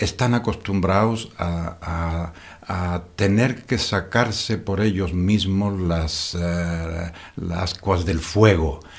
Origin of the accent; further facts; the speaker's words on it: Almería, Andalusia, Spain; moved away as an adult; era un sacerdote joven en mis 20 y tantos años, y yo no había dormido como español, andaluz, soy almeriense.